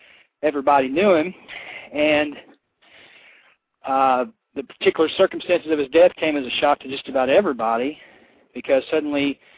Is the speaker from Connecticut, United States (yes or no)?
no; Wynnewood, Oklahoma, United States; I want to make it clear that where we're from Garvin County, Oklahoma. The town we live in is Wynnewood